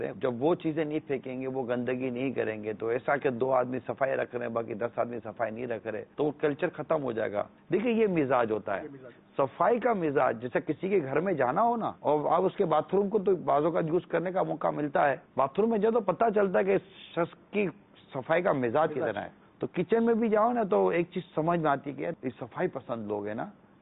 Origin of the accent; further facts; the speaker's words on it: Pakistan; میں پاکستانی ہوں